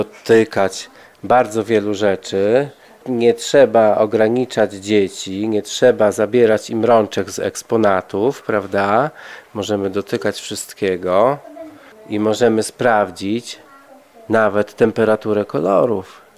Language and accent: Polish; Białystok, Podlaskie Voivodeship, Poland; My jesteśmy z Białegostoku